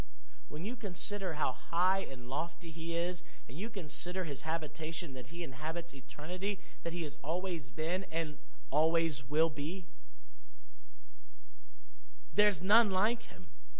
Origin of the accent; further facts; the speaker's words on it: Jacksonville, Florida, United States; born there; I was born, Jacksonville, Florida, and there were 11 girls born the same day in Riverside Hospital.